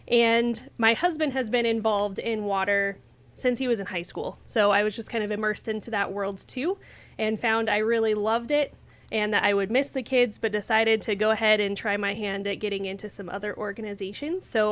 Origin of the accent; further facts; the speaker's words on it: Lamar, Colorado, United States; So I grew up in Lamar, Colorado, so not too far away from here. Grew up in the ag background, always appreciated ag and loved it